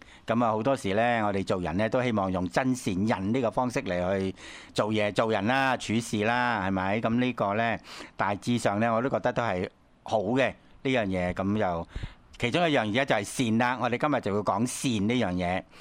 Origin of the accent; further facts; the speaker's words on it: China; 捉到龜就指示龜，你知道啦，我哋中國人都覺得係長壽